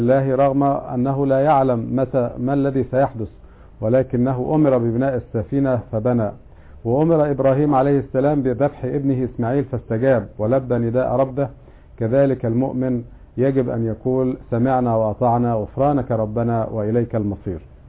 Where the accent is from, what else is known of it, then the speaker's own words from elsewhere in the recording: Egypt; ودي مفروض كل موظف عندنا في مصر يبدأ يشتغل، خاصة بعد ثورة 25 يناير يبدأ يعمل وينتج عشان نرتقي ببلدنا